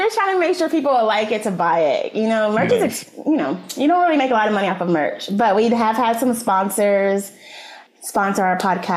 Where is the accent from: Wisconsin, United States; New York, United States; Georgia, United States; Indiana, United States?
Georgia, United States; now in San Antonio, United States; I am currently in San Antonio, but I was raised in Georgia.